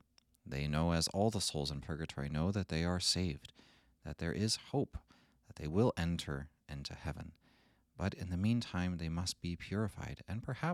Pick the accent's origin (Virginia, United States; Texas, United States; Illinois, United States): Texas, United States; I remember when I heard that as a kid, growing up in Texas, where capital punishment still is permitted